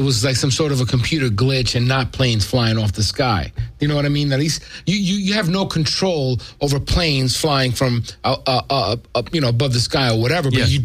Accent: New York, United States; I mean, I'm from New York. If you haven't gathered my my accent

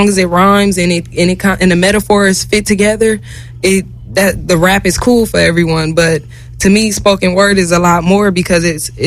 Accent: Los Angeles, California, United States; also born or lived in Mount Vernon, United States; Man, my growing up in Los Angeles, I can say it's a blessing and a curse at the same time, because growing up in a place like Los Angeles, you get many benefits that you don't get elsewhere.

